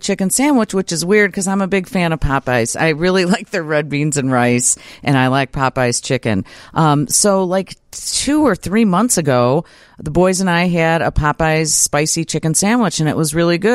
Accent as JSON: {"language": "English", "town": "Chicago", "region": "Illinois", "country": "United States", "said": "We're from Chicago, so it's like scone."}